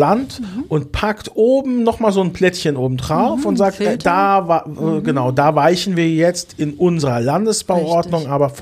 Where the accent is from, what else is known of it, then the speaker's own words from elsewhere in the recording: Frankfurt, Hesse, Germany; Ich sehe es in meiner Heimat. Ne? Ich komme aus Frankfurt am Main.